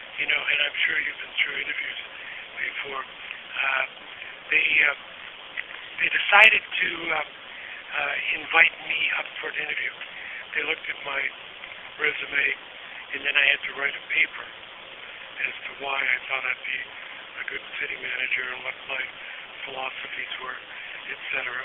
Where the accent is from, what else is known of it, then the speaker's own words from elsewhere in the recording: Massachusetts, United States; I'm originally from New England. I was born in Massachusetts. And then I went in the service after high school. And I ended up in Tucson, Arizona